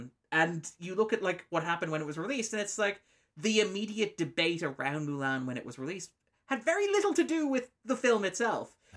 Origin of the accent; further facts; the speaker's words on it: Ireland; I speak as an Irish person who looks at American depictions of Irish culture